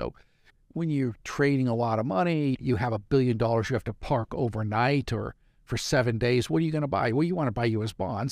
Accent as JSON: {"language": "English", "country": "United States", "said": "I know being an American, it can feel like it's pretty darn chaotic"}